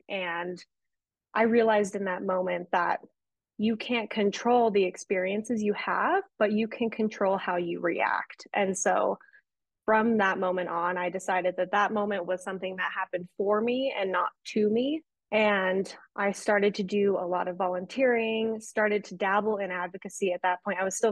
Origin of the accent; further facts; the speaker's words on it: Bend, Oregon, United States; So I was raised in Bend, Oregon by my single dad with my little sister, and we grew up very poor